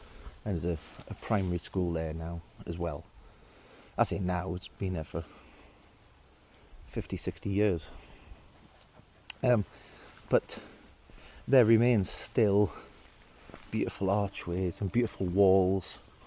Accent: Hexham, North East England, United Kingdom; And I'm currently standing outside Hexham Abbey in Hexham in Northumberland, my hometown.

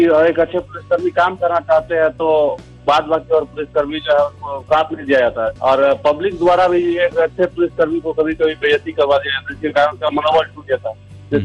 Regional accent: Beas, Punjab, India; वैसे मैं ब्यास से हूँ

